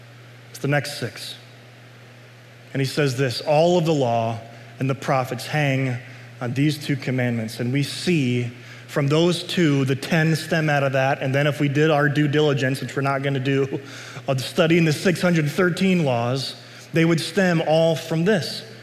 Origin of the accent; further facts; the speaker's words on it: United States; I'm a citizen of the United States. I'm glad I'm an American. I'm happy to be an American, right?